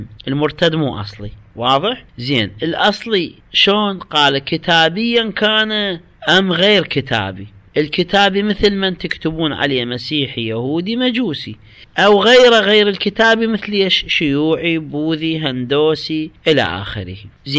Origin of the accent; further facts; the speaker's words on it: Iraq; إحنا عندنا في العراق يعني عندنا المسيح موجودين بكثرة والصابئة،